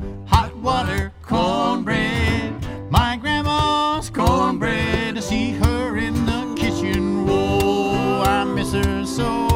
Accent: New Mexico, United States; I grew up in New Mexico. I was born and raised and actually never left until I got out of college.

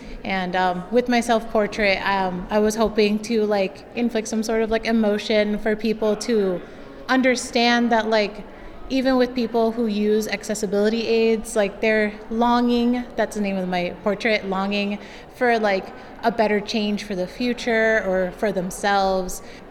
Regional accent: Urbana, Illinois, United States; Since I was born in Urbana-Champaign and I grew up in Urbana, I think the experience was pretty nice.

